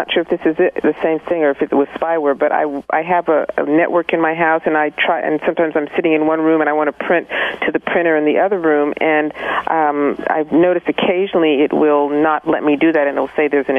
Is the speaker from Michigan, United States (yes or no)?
no; New York, United States; I am, and I'm a New Yorker.